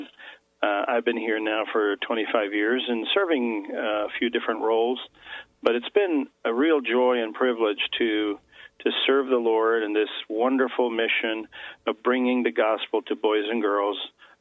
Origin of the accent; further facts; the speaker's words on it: Portugal; So I was born in Portugal. I'm Portuguese and raised there.